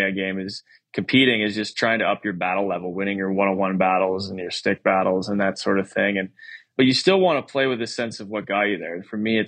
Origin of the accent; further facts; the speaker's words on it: Regina, Saskatchewan, Canada; And I was lucky enough to play there, obviously, my first 7 years. So that was Saskatchewan.